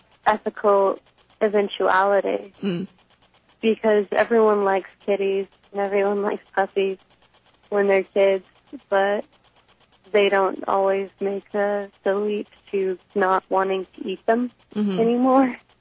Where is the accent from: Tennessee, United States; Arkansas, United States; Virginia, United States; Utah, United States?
Utah, United States; Provo; Yeah, I grew up in Provo, Utah, which is literally the most conservative town in America.